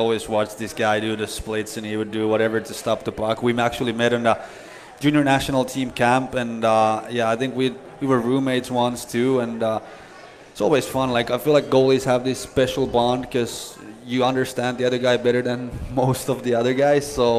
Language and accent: English; Helsinki, Uusimaa, Finland; It was back in Helsinki, which is my hometown, and it was really cool.